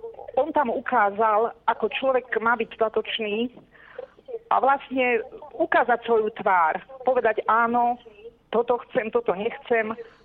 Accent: Martin, Žilina Region, Slovakia; som z Martina.

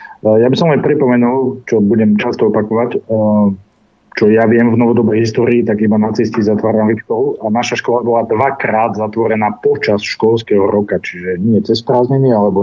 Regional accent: Detva, Banská Bystrica Region, Slovakia; keďže ja som z Detvy

